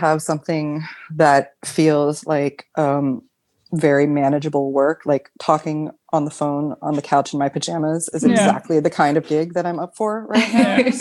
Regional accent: United States; now in Berlin, Germany; I'm an American. I've lived in Berlin for almost 8 years.

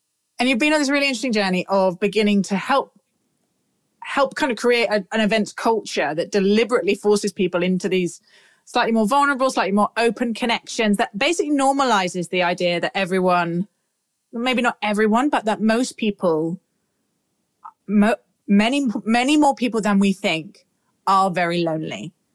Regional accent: United Kingdom; Particularly, I think as a Brit, there's like one other click over.

